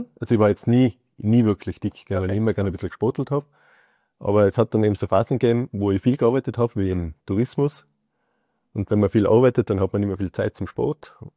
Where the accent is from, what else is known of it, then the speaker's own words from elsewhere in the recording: Innsbruck, Tyrol, Austria; Ich komme aus Innsbruck. Das ist in Tirol in Österreich.